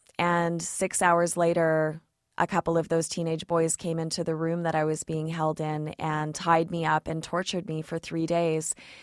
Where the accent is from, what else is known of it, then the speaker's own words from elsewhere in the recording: Canada; Of course, both Nigel and I came from Canada and Australia, countries whose governments don't pay ransom.